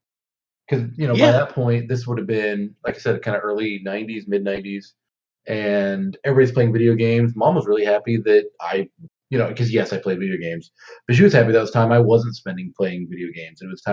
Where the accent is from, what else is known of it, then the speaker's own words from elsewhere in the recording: Midwest, United States; so during again growing up in the Midwest, all of the cultural things from the coasts took a while to get to the center of the country.